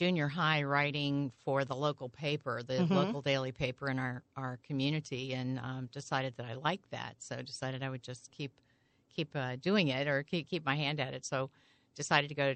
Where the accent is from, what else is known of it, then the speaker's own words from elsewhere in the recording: Festus, Missouri, United States; Well, I actually grew up in Festus, Missouri, about 50 miles south of here.